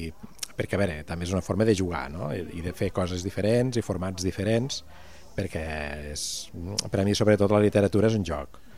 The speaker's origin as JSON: {"language": "Catalan", "town": "Cornudella de Montsant", "region": "Catalonia", "country": "Spain", "said": "després al meu poble, Cornudella també el farem"}